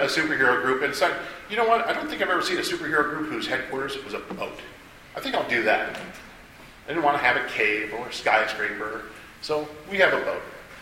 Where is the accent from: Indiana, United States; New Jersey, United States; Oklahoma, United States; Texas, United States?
Indiana, United States; from my home state, Indiana, their standards.